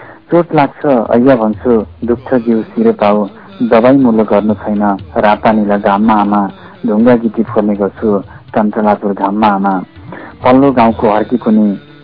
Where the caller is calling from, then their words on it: Butwal, Lumbini Province, Nepal; म बुटुलबाट